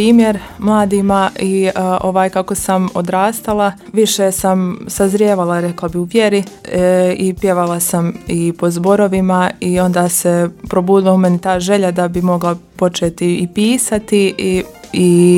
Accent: Vitina, Federation of Bosnia and Herzegovina, Bosnia & Herzegovina; dolazim iz Vitne kod Ljubuškog.

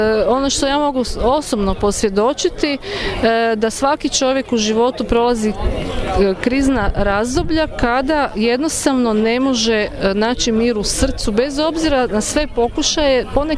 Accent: Zagreb, City of Zagreb, Croatia; dolazim iz Zagreba

